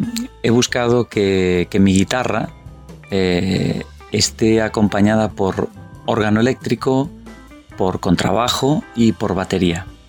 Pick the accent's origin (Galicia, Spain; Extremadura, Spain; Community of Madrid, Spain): Galicia, Spain; Vigo; enfrente de la ciudad de Vigo, que es mi ciudad natal.